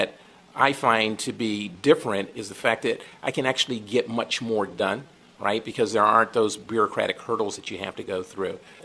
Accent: Philadelphia, Pennsylvania, United States; It gives me the opportunity to sort of influence that environment that I grew up in Philadelphia, you know?

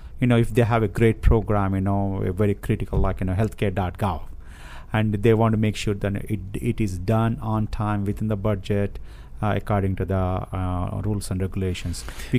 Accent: India; moved away as an adult; now in United States; I came from India to study here at University of Maryland.

